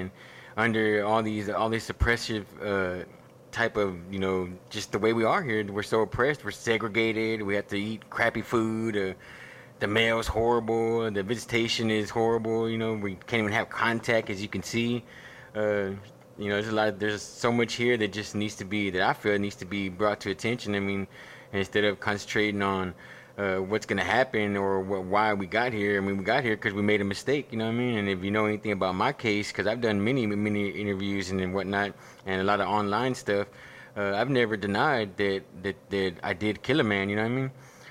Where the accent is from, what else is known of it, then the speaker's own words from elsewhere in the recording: Corpus Christi, Texas, United States; also born or lived in Houston, United States; I'm from Corpus Christi, Texas. Okay. Mm-hmm. Born and raised most of my life. I spent a few years, some of my childhood in Houston, and then ended up going back to Corpus around 7-8 years old